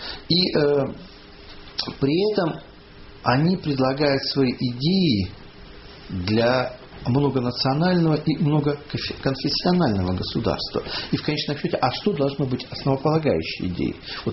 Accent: Omsk, Omsk Oblast, Russia; вот я сам из Омска, едешь и видишь, как постепенно меняется этнический тип по территории России.

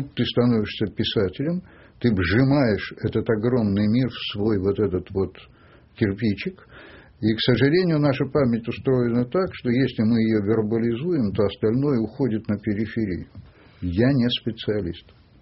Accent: Perm, Perm Krai, Russia; я родом из Перми

